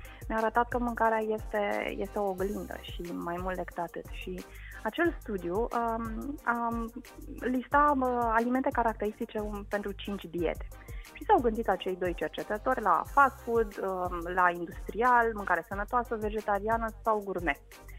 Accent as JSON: {"language": "Romanian", "country": "Romania", "said": "aflând că sunt româncă"}